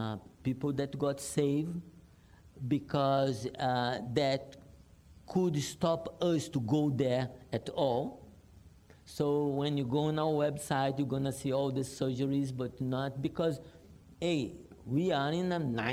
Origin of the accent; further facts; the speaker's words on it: Rio de Janeiro, Brazil; Where I come from originally, I didn't say I come from Brazil. Okay. I came from the most exciting town in the world, Rio de Janeiro.